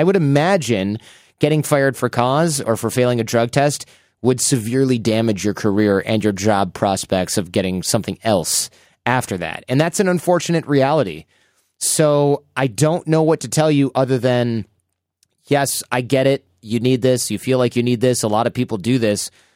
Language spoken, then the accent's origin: English; Michigan, United States; we just had an election where my home state of Michigan made legal recreational use of marijuana